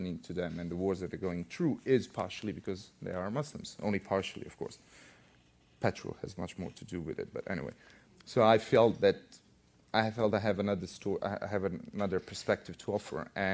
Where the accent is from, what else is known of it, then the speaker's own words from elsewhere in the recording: Sarajevo, Federation of Bosnia and Herzegovina, Bosnia & Herzegovina; I grew up in Sarajevo, and I was born during the glorious communist times, but I was sort of, as a personality, I was developing during the hardship of the siege of Sarajevo